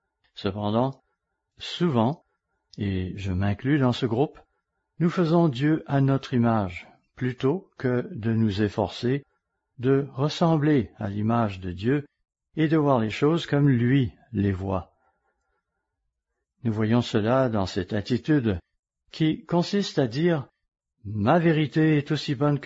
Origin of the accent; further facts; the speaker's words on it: United States; French is a second language; Vous n'avez qu'à observer ce qui se passe chez nous aux États-Unis en ce moment.